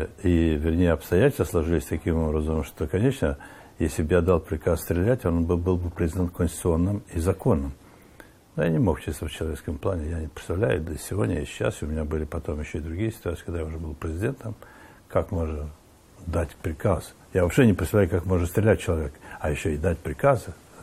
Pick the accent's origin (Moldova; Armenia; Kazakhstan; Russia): Moldova; Transnistria; Я оттуда, из Приднестровья родом.